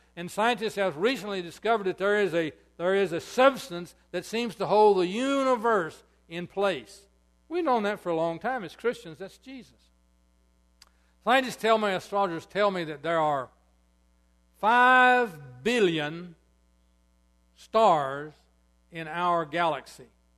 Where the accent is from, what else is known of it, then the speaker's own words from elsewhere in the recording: Tennessee, United States; moved away; also born or lived in Georgia / Texas; I was born in Tennessee and raised there my young years, and then down the edge of Georgia, moved to Texas in 52.